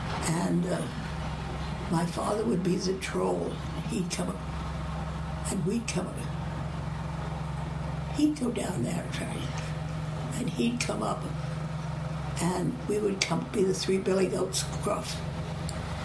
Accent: Princeton, New Jersey, United States; And anyway, we grew up there in Princeton.

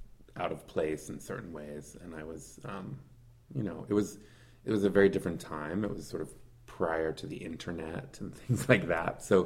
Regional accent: Ancramdale, New York, United States; now in Hudson, United States; I'm originally from Columbia County, a town called Ancrumdale, which is about a half an hour from here, and I moved to Hudson in the early 2000s.

